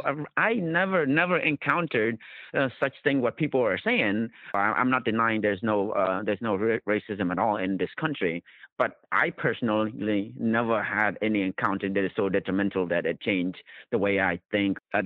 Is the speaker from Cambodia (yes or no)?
yes; Cambodia; like especially our country, Cambodia, Khmer, it's very